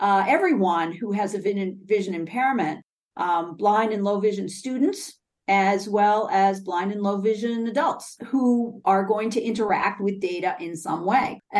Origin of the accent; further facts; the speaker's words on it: Rockport, Massachusetts, United States; I grew up in Rockport, Massachusetts. I was fully sighted until I was in my early 20s. And I fell in love with the ocean living in Rockport.